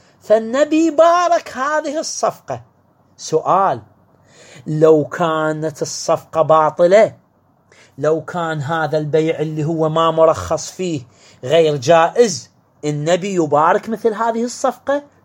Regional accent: Iraq; عندنا في العراق

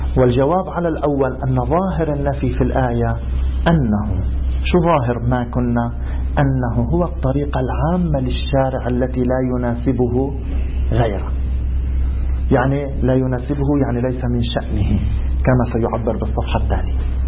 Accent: Lebanon; هذا شو بيسموه عندنا بلبنان؟

